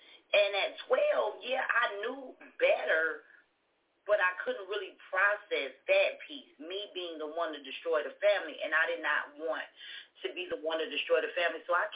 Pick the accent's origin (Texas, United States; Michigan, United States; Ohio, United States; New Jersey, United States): Ohio, United States; Toledo; I was born and raised in Toledo, Ohio.